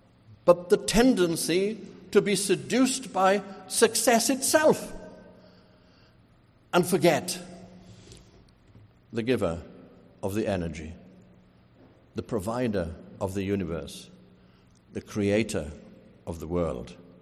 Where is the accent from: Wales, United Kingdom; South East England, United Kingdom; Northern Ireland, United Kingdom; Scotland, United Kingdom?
Wales, United Kingdom; moved away; I grew up in Wales, where, boy, the preacher could hold you over the brim